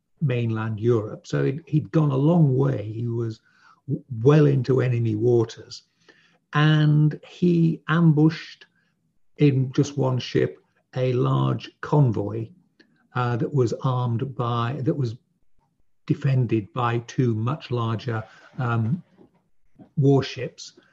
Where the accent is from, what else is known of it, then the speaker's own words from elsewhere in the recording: Yorkshire and the Humber, United Kingdom; There are a lot of them where I grew up in Yorkshire.